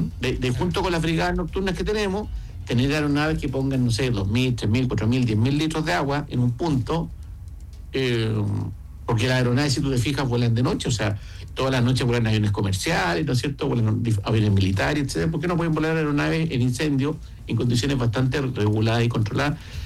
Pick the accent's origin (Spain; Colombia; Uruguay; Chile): Chile